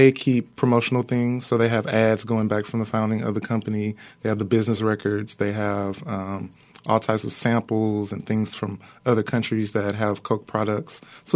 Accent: Texas, United States; also born or lived in Atlanta / Boston; And before that, I did my undergrad work at Morehouse College in Atlanta, and I'm originally from Texas.

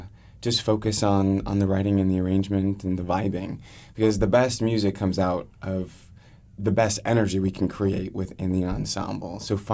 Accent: California, United States; Well, we're from the Bay. Half of us are from San Francisco and half of us are from Oakland.

